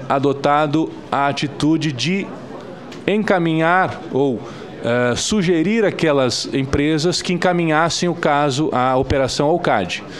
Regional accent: Santa Catarina, Brazil; Para mim é uma honra, como catarinense, estar aqui.

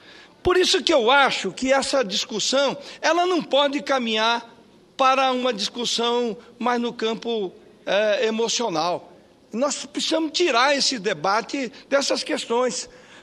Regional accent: Mato Grosso do Sul, Brazil; Eu sou do estado do Mato Grosso do Sul, onde nós temos uma riqueza que é um patrimônio não só nacional, do mundo, que é o Pantanal.

